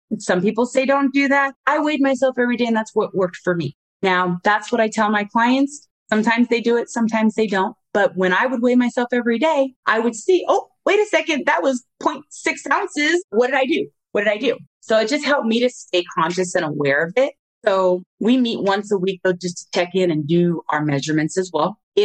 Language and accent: English; California, United States; I felt like, oh my gosh, I'm moving to like this farmland from the city. I was from Orange County.